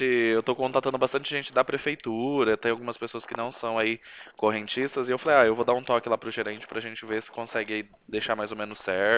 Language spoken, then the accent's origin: Portuguese; Bauru, São Paulo, Brazil; also born or lived in Presidente Bernardes; eu sou daqui de Bauru, mas na verdade eu nasci em Bernardes.